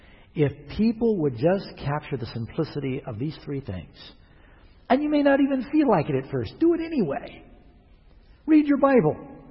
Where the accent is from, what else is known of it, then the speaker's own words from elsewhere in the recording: New York City, New York, United States; and I grew up in New York City. We didn't speak King James. Barely spoke English.